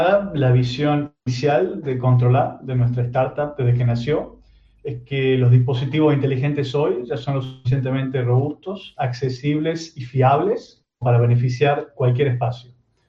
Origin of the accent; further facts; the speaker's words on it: Argentina; now in Barcelona, Spain; en Barcelona, que no se note por el acento, soy de Argentina, pero estamos aquí